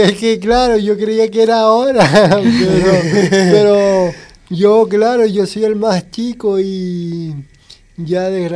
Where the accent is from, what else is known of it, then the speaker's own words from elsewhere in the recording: Gran Tarajal, Canary Islands, Spain; en Gran Trajale, que es de donde soy yo